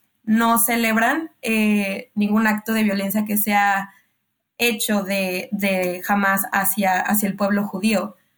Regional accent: Mexico; Es muy diferente a una protesta que yo soy de México

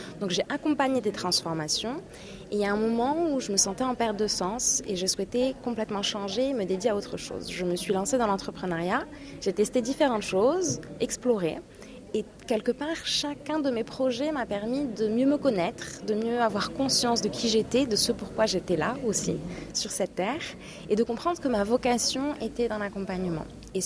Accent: Morocco; moved away as an adult; J'ai grandi au Maroc et j'ai fait le lycée Lyoté à Casablanca.

